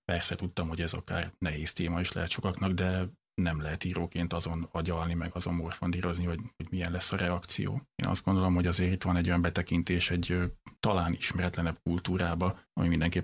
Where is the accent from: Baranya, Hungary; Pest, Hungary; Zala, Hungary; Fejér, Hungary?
Baranya, Hungary; Szentlászló; mert én is egy nagyon kicsi faluban nőttem föl, Szent László Baranya megyében, ahol hasonló volt a falu lakossága